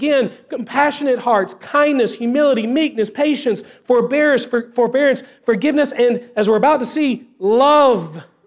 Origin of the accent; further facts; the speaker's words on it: the South, United States; But, and this is, growing up in the South, this is what so many churches fail to do.